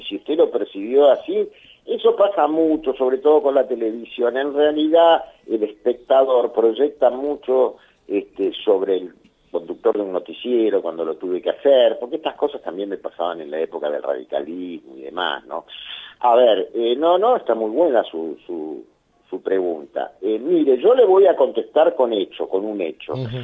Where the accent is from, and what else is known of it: Argentina